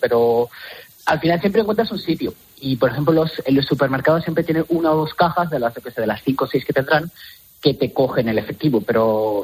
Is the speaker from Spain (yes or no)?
yes; Madrid, Community of Madrid, Spain; el efectivo es más sencillo, al menos en Madrid, de donde soy yo.